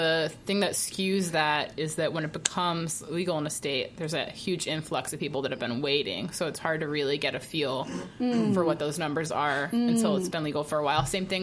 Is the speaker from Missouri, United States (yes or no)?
no; Rockville, Maryland, United States; And we grew up in Durwood, a suburb of Rockville, Maryland.